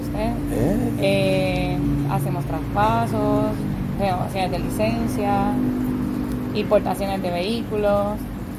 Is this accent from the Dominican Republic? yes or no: yes; San Francisco de Macorís, Duarte, Dominican Republic; born there; Nací en República Dominicana.